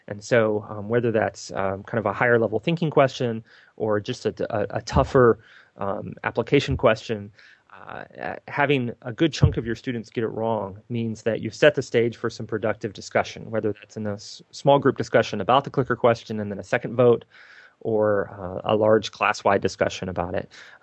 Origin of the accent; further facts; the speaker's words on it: South Carolina, United States; I grew up in South Carolina, so when I think USC, I think South Carolina.